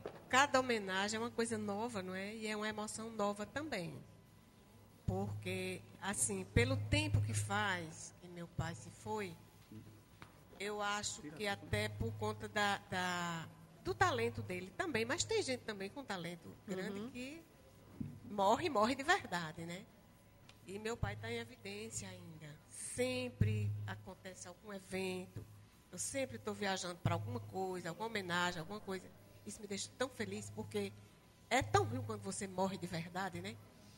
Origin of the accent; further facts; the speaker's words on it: Paraíba, Brazil; eu sou paraibana com muito prazer e com muito orgulho.